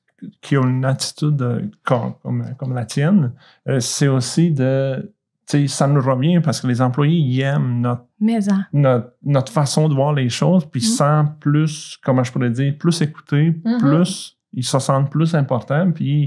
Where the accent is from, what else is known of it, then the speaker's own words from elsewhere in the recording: Bosnia & Herzegovina; now in Canada; Dans le fond, moi, mes parents ont décidé de quitter la Bosnie. Dans le fond, je suis d'origine de Bosnie, la Bosnie. Ils ont décidé de quitter la Bosnie, fait qu'on est émigré ici en 96. Fait que c'est ça. Ça va faire 27 ans que je suis au Québec.